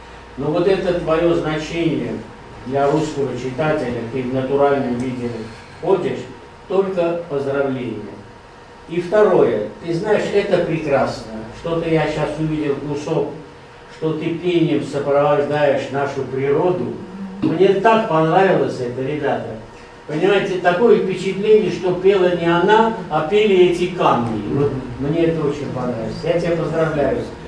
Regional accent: Armenia; И, конечно, мы, армяне, радуемся, что ты получаешь признание даже за пределами Российской Федерации.

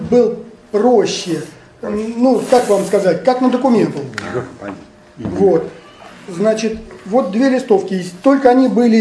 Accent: Moscow, Russia; Здесь, в Москве, будучи в отпуске, поскольку я москвич

